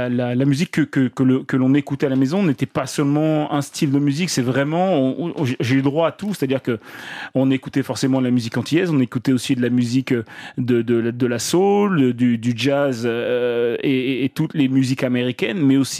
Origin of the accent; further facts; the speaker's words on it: Le Havre, Normandy, France; j'ai grandi en Normandie, et on venait faire nos vacances ici avec les fameux congés bonifiés